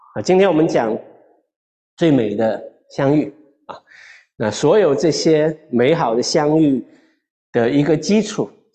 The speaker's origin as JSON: {"language": "Chinese", "country": "China", "said": "我们中国人常常讲啊，天下没有不散的宴席啊"}